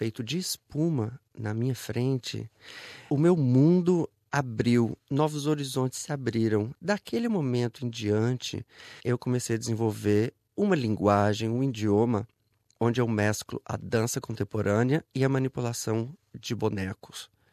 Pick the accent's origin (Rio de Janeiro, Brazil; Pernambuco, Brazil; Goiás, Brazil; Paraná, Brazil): Goiás, Brazil; Goiânia; now in Netherlands; Bom, eu nasci em Goiânia. Eu fui criado em Goiânia, onde eu fiz balé clássico e participei de diversas companhias de teatro, inclusive a Quasar Companhia de Dança